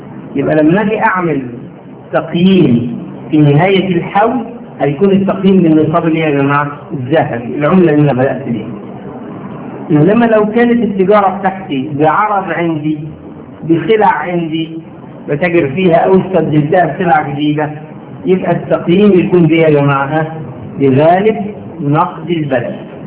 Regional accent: Egypt; ما هي نفس المشكلة عندنا في مصر.

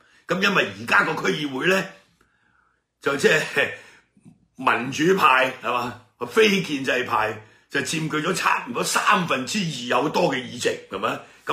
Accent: Hong Kong; 如果你繼續咁樣做，你係欺騙我哋香港人嘅大佬。

